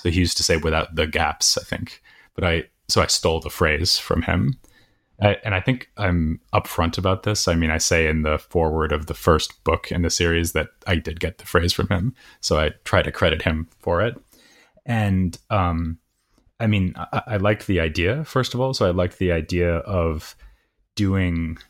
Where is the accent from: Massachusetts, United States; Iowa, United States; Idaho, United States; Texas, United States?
Massachusetts, United States; Boston; So I'm from Boston, or from near Boston, and I went to Williams College, as you said, to get my BA.